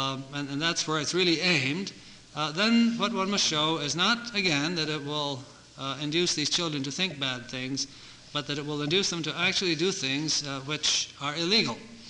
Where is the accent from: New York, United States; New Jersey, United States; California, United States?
New York, United States; such as we have in my hometown, New York.